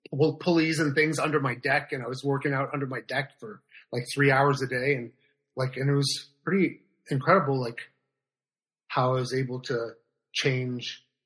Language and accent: English; Montreal, Quebec, Canada; now in United States; Born and raised in Montreal.